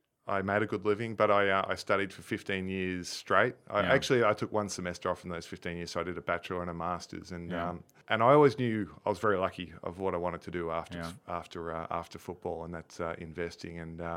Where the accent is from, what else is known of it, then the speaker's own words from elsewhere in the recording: Melbourne, Victoria, Australia; born there; I was born in Melbourne, Australia, and it's part of our culture down there.